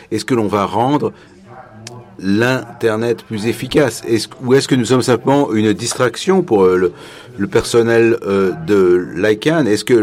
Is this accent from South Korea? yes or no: yes; South Korea; French is a second language; je suis du Corée du Sud